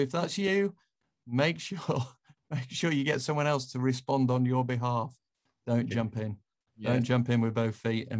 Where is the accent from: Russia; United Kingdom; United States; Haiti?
United Kingdom; Yorkshire and the Humber; I mean, look, I'm a Yorkshireman.